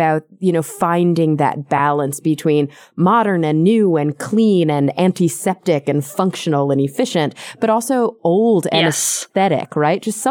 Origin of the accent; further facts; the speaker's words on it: Dallas, Texas, United States; also born or lived in New York; now in Los Angeles, United States; And me, as an American who was born and raised here, and I've lived in quite big cities. I grew up in the suburb of Dallas, then I lived in New York, and now I live in Los Angeles